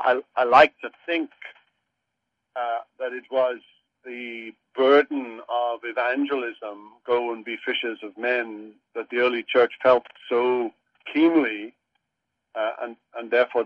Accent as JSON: {"language": "English", "region": "Wales", "country": "United Kingdom", "tie": "born or raised there", "moved": "as an adult", "lives_now": "United States", "said": "I grew up in Wales, part of the United Kingdom, of course, and went to high school, went to college. In Wales, then married and found myself at seminary"}